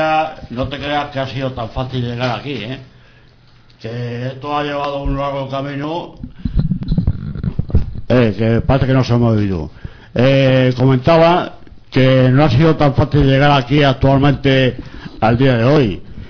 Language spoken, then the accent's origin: Spanish; Spain